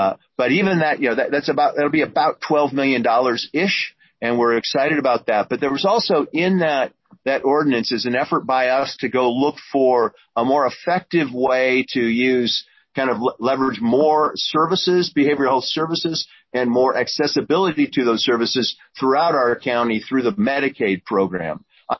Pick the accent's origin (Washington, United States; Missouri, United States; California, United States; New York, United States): Washington, United States; Puyallup; I'm from Puyallup, was always very proud of the fact that the churches in Puyallup, of which I have attended a few, did the Freezing Nights program.